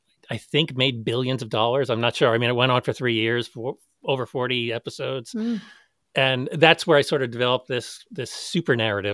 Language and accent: English; Canada; I'm also Canadian.